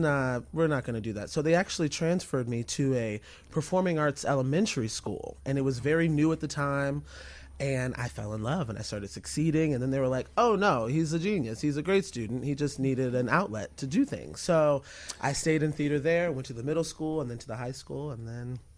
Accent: St. Petersburg, Florida, United States; St. Petersburg, Florida.

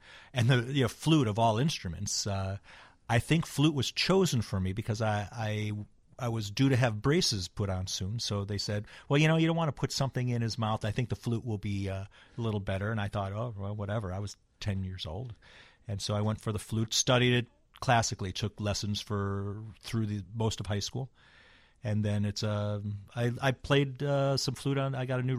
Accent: Morton Grove, Illinois, United States; Yeah, I grew up in Morton Grove, went to high school in Maine East, where Hillary went, as did

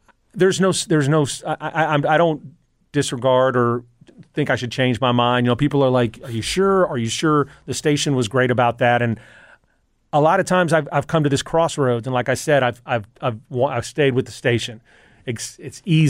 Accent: Memphis, Tennessee, United States; And in growing up in Memphis and my kids were born here, I missed a lot with them.

